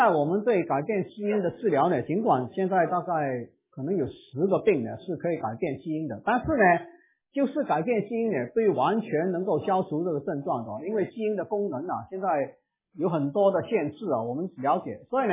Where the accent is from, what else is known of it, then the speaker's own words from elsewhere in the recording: Hong Kong; 我从香港过来，今天晚上不睡是没问题的